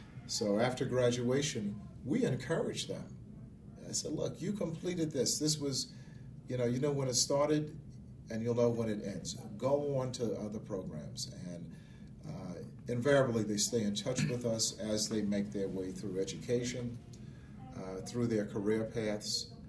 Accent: Brooklyn, New York, United States; I'm from Brooklyn, so I turn around slow

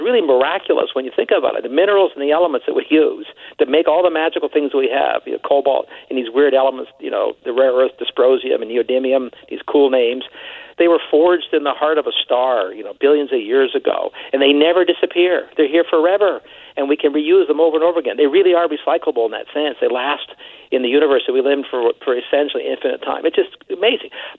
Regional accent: Canada; I'm Canadian.

